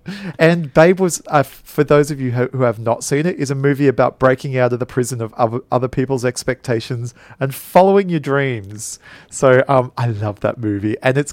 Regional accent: Queensland, Australia; and being a Queenslander

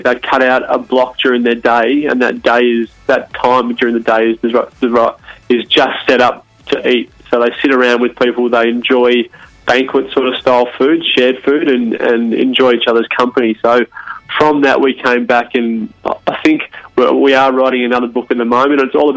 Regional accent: Tasmania, Australia; I was sort of really lucky that I was from Tasmania.

